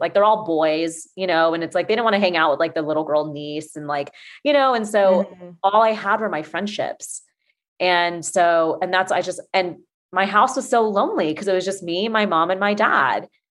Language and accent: English; Atlanta, Georgia, United States; and I'm from Atlanta and, you know, and, like I've come from a community where, and a culture where everybody literally knows everyone.